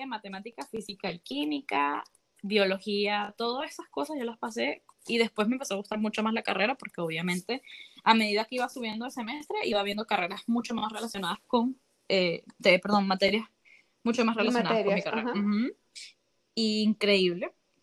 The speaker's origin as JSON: {"language": "Spanish", "town": "Puerto La Cruz", "region": "Anzoátegui", "country": "Venezuela", "said": "De donde yo soy, que es Puerto La Cruz, sí habían bastantes carreras"}